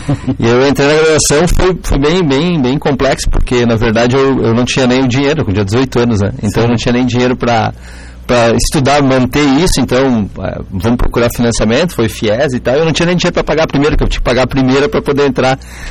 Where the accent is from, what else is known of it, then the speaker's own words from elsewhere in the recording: Teutônia, Rio Grande do Sul, Brazil; eu sou de Teutônia, né